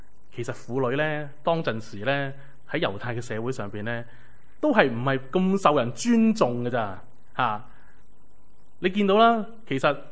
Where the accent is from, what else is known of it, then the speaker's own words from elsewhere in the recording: China; 就唔似我哋中国人嘅坟墓就要掘开啲泥啊